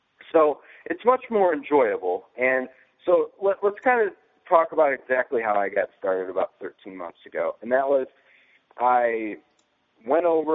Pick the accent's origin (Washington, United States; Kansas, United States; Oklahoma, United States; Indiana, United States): Indiana, United States; Indianapolis; I am from the Indianapolis, Indiana area